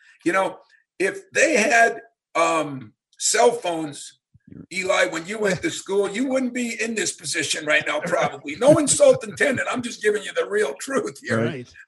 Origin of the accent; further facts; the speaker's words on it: Iron Mountain, Michigan, United States; hey, I'm from Iron Mountain, Michigan, got a chance to live my dream.